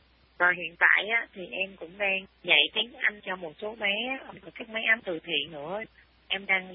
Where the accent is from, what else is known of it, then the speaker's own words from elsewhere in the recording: Dong Thap, Vietnam; quê em ở Đồng Tháp.